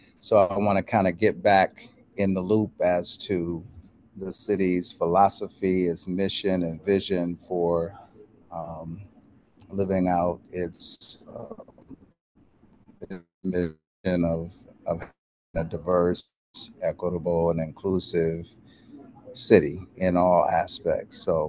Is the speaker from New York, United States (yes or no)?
no; Madison, Wisconsin, United States; I grew up here in Madison. Retired City of Madison firefighter.